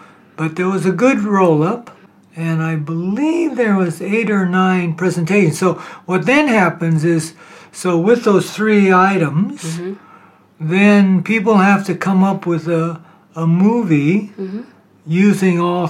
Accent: Hawaii, United States; also born or lived in Oroville; Yeah, I'm originally from Hawaii. But I've lived in many different places, and Oroville is one of them.

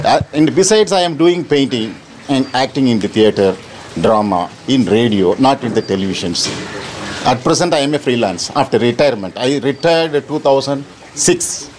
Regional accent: Thanjavur, Tamil Nadu, India; English is a second language; now in Chennai, India; Friends, I am come from Tanjore. Actually, the Tanjore is the cultural main place in Tamil Nadu. So there, I come from there to Chennai to study arts.

